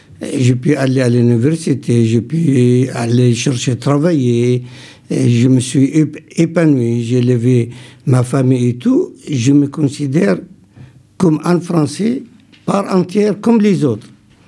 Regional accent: France; lorsque je dis vive la France, moi en tant que Français, je dis vive moi aussi avec.

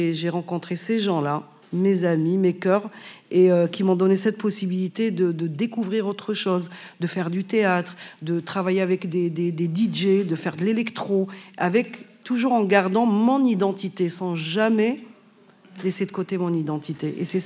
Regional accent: Algeria; now in France; Parce que moi, je suis venue en France. C'est vrai que En fait, c'était la misère culturelle qui m'a poussée à venir ici en France, parce que financière, j'étais mille fois mieux chez moi en Algérie qu'ici.

